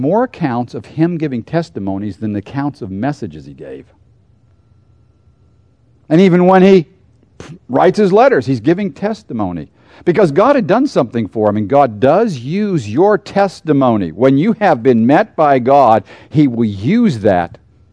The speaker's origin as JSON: {"language": "English", "town": "Pittsburgh", "region": "Pennsylvania", "country": "United States", "tie": "born or raised there", "said": "I was raised in Pittsburgh. Have you ever been to Pittsburgh? That is nothing special."}